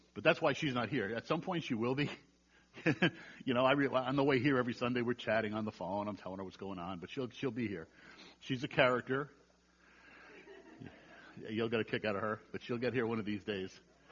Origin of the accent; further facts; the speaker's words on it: New York, United States; But anyway, I'm from New York. That's my all-purpose excuse for anything I do. If I talk too fast, I say, oh, I'm from New York.